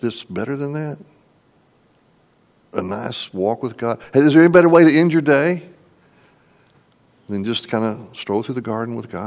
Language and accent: English; Texas, United States; Where I live in Texas, where I grew up in Texas, where it's even warmer, especially West Texas, where it's dry and hot.